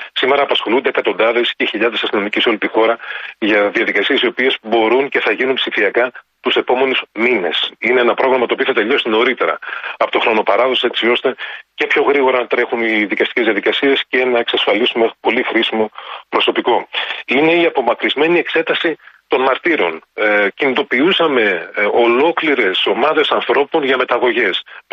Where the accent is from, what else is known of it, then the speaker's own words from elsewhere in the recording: Thessaly, Greece; Είμαι Θεσσαλός, αλλά δεν μπορώ να μην σκέφτομαι τους ανθρώπους στον Εύρο